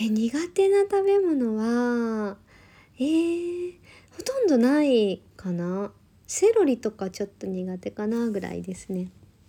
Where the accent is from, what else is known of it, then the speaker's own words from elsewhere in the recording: Kansai, Japan; accent: Kansai dialect; now in Tokyo, Japan; 出身は関西です。標準語、今東京に住んでるので標準語を喋ってるんですけど、地元帰ると関西弁になります。